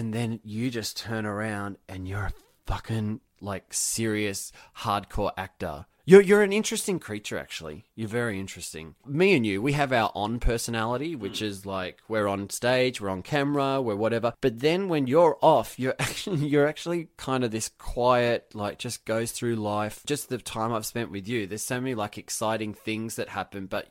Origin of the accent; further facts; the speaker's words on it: Wyong, New South Wales, Australia; now in United States; It also filmed me opening up the art house in Wyong, my hometown. So it followed me flying home and then coming back.